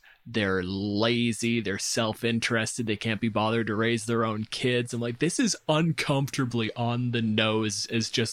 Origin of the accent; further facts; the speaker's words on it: Canada; My pronouns are he, him, and I'm a physicist from Canada.